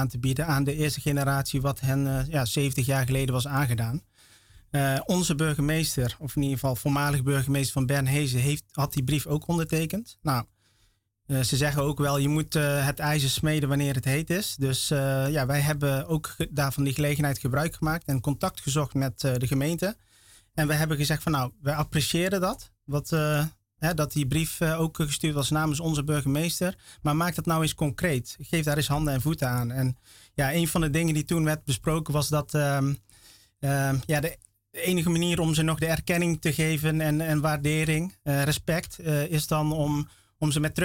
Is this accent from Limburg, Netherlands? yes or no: no; Nistelrode, North Brabant, Netherlands; now in Nijmegen, Netherlands; En ik ben ik ben een Molukse Nederlander. Kom uit Nistelrode. Ik ben opgegroeid in de Tenkara-gemeenschap al daar. En ik ben zelf afkomstig van de Kei-eilanden. Maar momenteel woon ik al ruim 20 jaar in Nijmegen